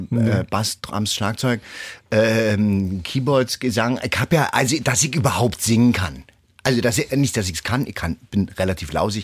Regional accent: East Germany, Germany; aber ich bin aus dem Osten, ich bin blond

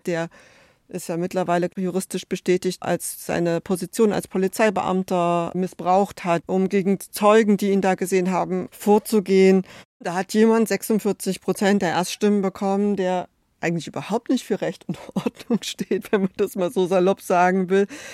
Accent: Thuringia, Germany; Ich stamme ja selbst aus Thüringen. Ja, meine Familie, meine Schwester, meine Mutter, die leben

